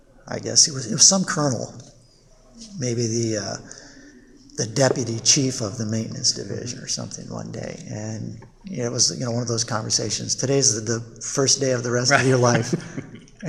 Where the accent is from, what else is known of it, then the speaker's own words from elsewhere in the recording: Panama; I grew up in Panama, the Panama Canal.